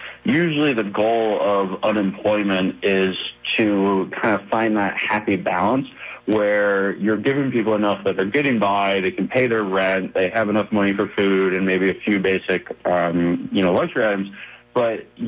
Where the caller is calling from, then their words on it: Billings, Montana, United States; I'm actually calling from Billings, Montana this morning.